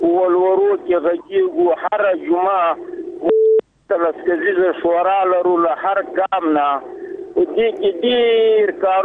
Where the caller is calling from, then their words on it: Paktia, Afghanistan; زه د پکتیا دی ولایت